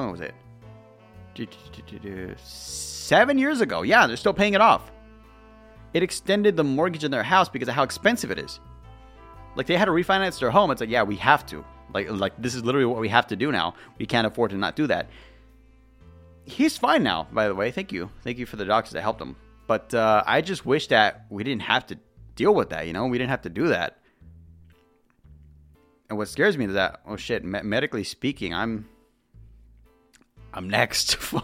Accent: California, United States; Like I'll be like, I'm from California, but I'll be in another country.

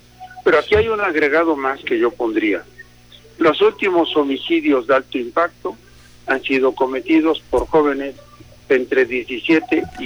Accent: Mexico; nosotros como mexicanos

